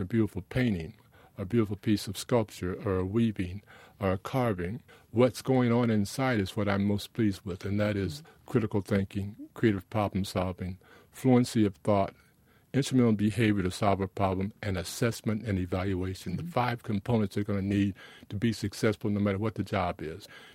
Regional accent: Dayton, Ohio, United States; two of my blessings were being born black and growing up in East Dayton.

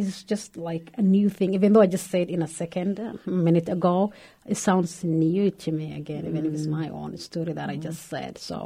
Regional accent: Kenya; English is a second language; moved away as an adult; now in Minneapolis, United States; I was born in Kenya, northern Kenya. Probably most people know because that is where the refugee camp is. I was born there, and then I did my education in all of them in Kenya. And I moved here recently in 2011, July 4th.

